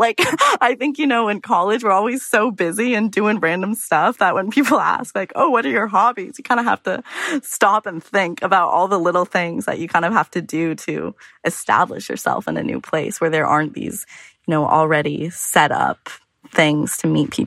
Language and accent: English; Portland, Oregon, United States; I'm from Portland, Oregon, and I just graduated from the University of Alabama.